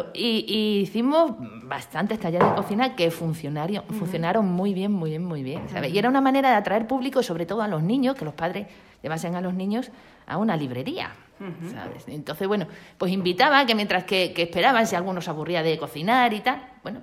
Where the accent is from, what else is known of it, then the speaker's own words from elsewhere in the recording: Rascafría, Community of Madrid, Spain; Yo, mi familia, toda venimos de Madrid.